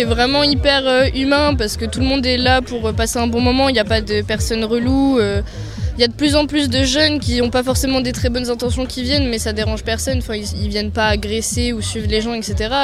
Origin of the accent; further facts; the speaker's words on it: Sérilly, France; Moi, je suis de Sérilly, juste à côté.